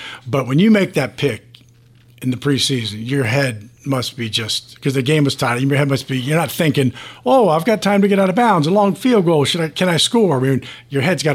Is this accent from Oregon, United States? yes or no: no; Virginia, United States; And so he went to Duke, and I just casually said, I'm from Virginia.